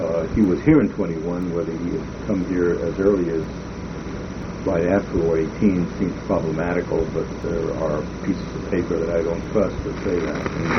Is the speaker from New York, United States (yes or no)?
yes; New York, United States; also born or lived in Montclair; I was born in Montclair, 6 months old. We moved to New York.